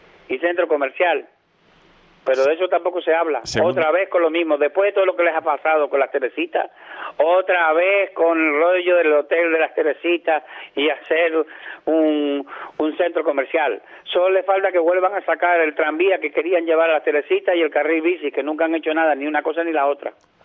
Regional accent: Canary Islands, Spain; todos los habitantes que somos del norte de Tenerife, desde la Laguna Buenavista, más la gente de La Palma

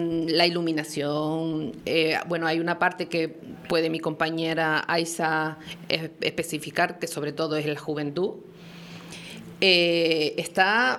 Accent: San Juan de la Rambla, Canary Islands, Spain; Lo que más me motiva de trabajar por San Juan de la Rambla es que es el pueblo donde yo nací, el pueblo donde yo he crecido, el pueblo donde a mí me gustaría que mis hijos estuvieran.

